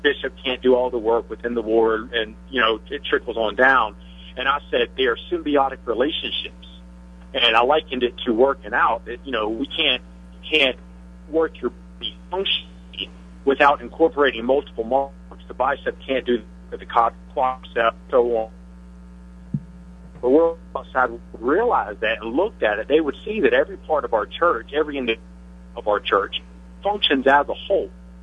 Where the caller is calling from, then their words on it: Harriman, United States; Hey, I'm calling from Harriman.